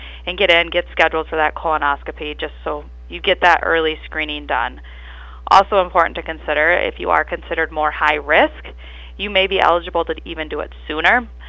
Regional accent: Ivanhoe, Minnesota, United States; I grew up in the Ivanhoe area, and now my husband and our three boys and myself live down by St. Leo.

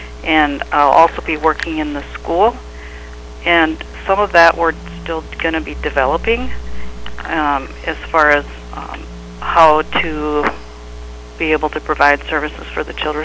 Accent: Redwood Falls, Minnesota, United States; I grew up in Redwood Falls.

